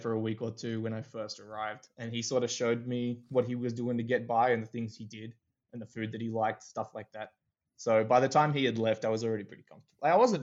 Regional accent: Canberra, Australian Capital Territory, Australia; Us Canberrans don't really have one, I think, because a lot of people, when I speak in my accent, a lot of people are like, where are you from?

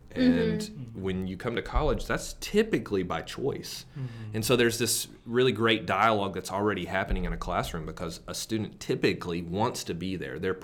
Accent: Knoxville, Tennessee, United States; So, but I'm originally from Knoxville, so if I haven't lived in Knoxville in a while, but I still call it home. I grew up in the mountains and hiked with my family all the time, so I just love East Tennessee

